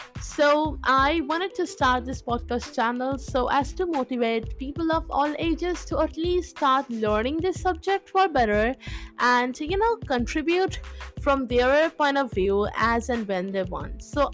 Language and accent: English; Kolkata, West Bengal, India; now in United States; I am an Indian from Kolkata, India. And I am 18 years old in 2023